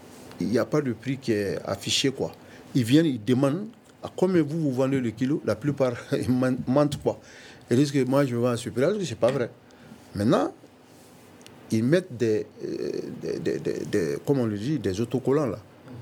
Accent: Mali; Mais ça donne l'effet contraire chez nous au Mali.

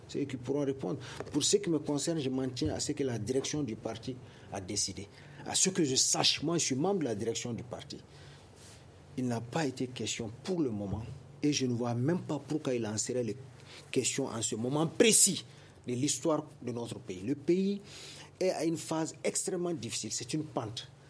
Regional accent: Mali; Nous sommes des Maliens

